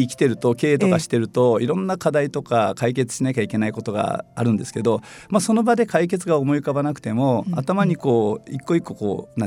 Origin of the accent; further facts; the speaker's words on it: Nobeoka, Miyazaki, Japan; moved away as an adult; also born or lived in Hiroshima; now in Fukuoka, Japan; 私は、1972年、昭和47年、宮崎県延岡市の出身です。高校卒業まで宮崎にいまして、そこから大学で広島、そして就職で福岡にやってきたという経歴で、現在はもう福岡で30年、過ごしております。